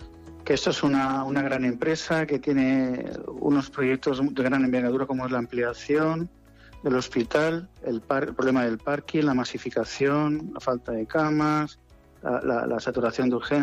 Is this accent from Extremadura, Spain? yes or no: no; Benigànim, Valencian Community, Spain; Es que soy de pueblo, soy de Benigani y de la provincia de Valencia.